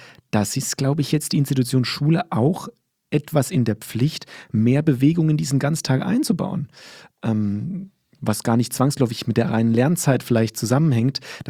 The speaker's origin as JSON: {"language": "German", "town": "Limburg", "region": "Hesse", "country": "Germany", "tie": "born or raised there", "said": "ich bin in Limburg groß geworden und da haben wir am Stadtrand gewohnt. Meine Eltern wohnen am Stadtrand, ja, relativ ländlicher Stadtrand."}